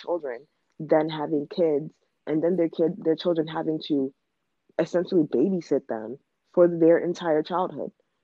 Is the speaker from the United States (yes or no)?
no; Nigeria; I'm Nigerian, 19 or 18 at that time, and I'm black.